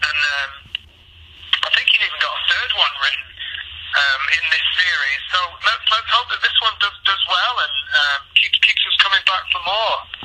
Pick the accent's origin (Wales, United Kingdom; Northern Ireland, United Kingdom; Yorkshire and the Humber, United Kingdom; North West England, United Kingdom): North West England, United Kingdom; Manchester; accent: Mancunian; So I prepped it in American, and went in, and Jason liked it in my native language, in my native tongue, Mancunian, and he's like, keep it.